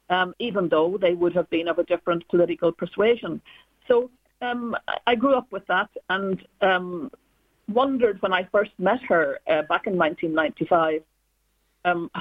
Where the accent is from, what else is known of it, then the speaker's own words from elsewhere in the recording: Belfast, Northern Ireland, United Kingdom; in Northern Ireland, in Belfast, where people were incredibly deferential, reverential to the Queen